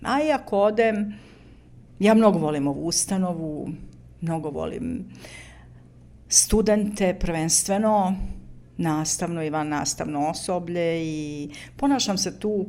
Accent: Prijepolje, Šumadija and Western Serbia, Serbia; Rođena sam u Prijepolju, odnosno u jednom selu kod Prijepolja koje se zove Brančići. Odrasla sam u porodici sa ocem, majkom i bakom i dva brata.

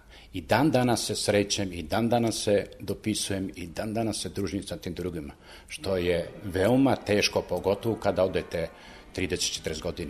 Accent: Dobraćina, Central Serbia, Serbia; Ja sam odrastao u Dobraćenoj i dan danas živim u Dobraćenoj i dolazim. I Dobraćeno je nešto specijalno za mene. Tu smo odrasli u jednoj patrijarhalnoj porodici

